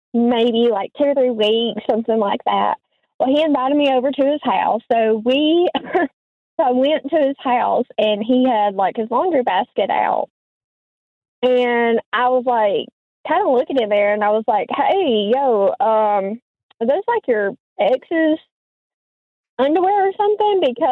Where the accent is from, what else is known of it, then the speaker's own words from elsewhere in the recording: the South, United States; Like, I'm from the South